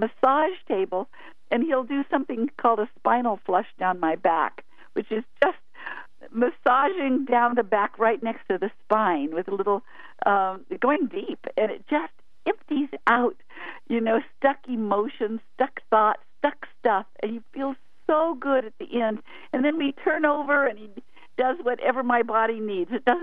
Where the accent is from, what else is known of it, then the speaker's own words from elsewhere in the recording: Ashland, Oregon, United States; we're from Ashland, Oregon